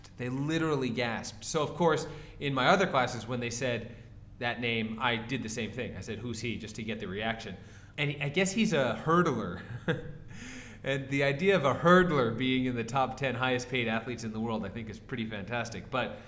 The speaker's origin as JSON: {"language": "English", "country": "United States", "said": "but as an American, you know, I was thinking about why do we pay athletes so much money?"}